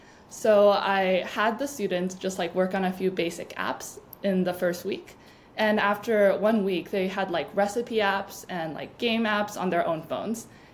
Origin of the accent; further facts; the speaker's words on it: Thailand; So I was born in Thailand and I was raised by my grandparents from birth until I was like 5 or 6.